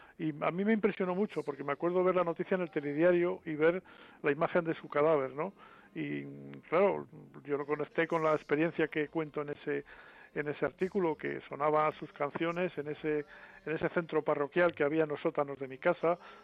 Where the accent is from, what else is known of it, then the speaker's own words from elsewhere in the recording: Miranda de Ebro, Castile and León, Spain; yo añoro muchísimo mis tiempos en Miranda de Ebro, mi infancia en Miranda de Ebro, en el río